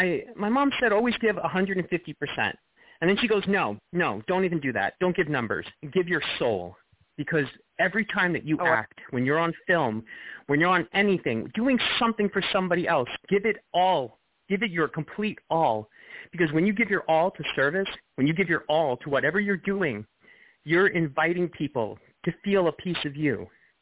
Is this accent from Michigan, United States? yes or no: no; Long Island, New York, United States; I grew up in Long Island. So, you know, being an actor seems kind of, well, you know, there you are.